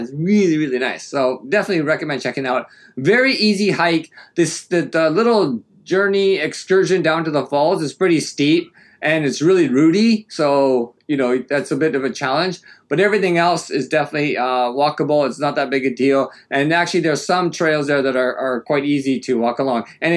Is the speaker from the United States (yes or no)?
no; Canada; I think partially because I come from Canada.